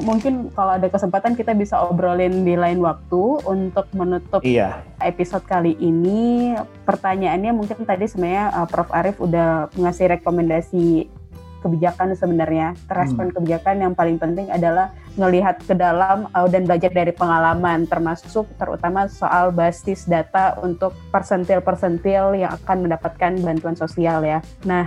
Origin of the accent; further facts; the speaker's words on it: Makassar, South Sulawesi, Indonesia; Jadi kebetulan saya dari Makassar. Terus jadi keluarga saya tuh di Makassar juga masih ada yang di kabupaten. Kalau Makassar kan kota ya.